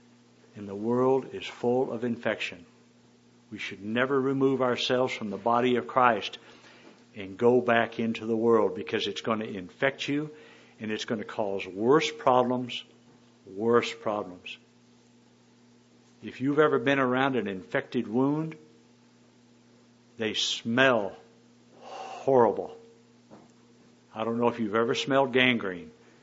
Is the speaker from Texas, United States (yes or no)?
yes; Texas, United States; You know, I'm from Texas. We say, oh, did I just offend y'all?